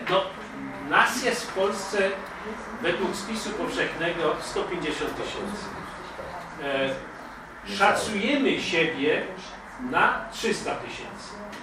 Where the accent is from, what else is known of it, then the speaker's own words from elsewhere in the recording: Silesian Voivodeship, Poland; My ze Śląska Górnego, inne regiony były w różnej sytuacji, my ze Śląska Górnego nie mogliśmy się uczyć języka niemieckiego od 1945 do 1989 włącznie.